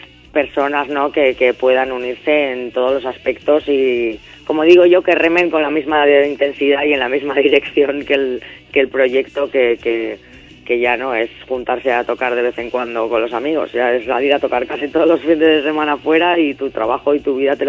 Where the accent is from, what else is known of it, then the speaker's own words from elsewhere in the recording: Vitoria, Basque Country, Spain; yo soy de Vitoria, criada en el País Vasco también